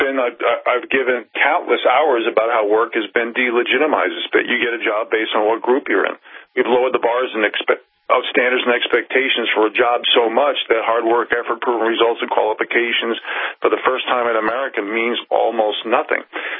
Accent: United States; I care about my country. I'm an American.

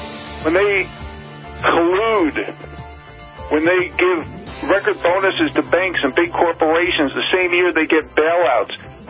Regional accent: United States; I care about my country. I'm an American.

